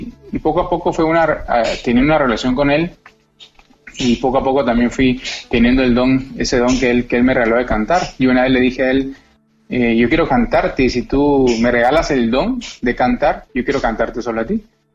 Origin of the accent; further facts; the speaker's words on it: Guatemala; mi papá es argentino, mi papá es de Buenos Aires, de la parte que se llama Liniers, y mi mamá pues es aquí de Guatemala. Yo nací aquí en Guatemala, así que tengo sangre argentina y sangre guatemalteca.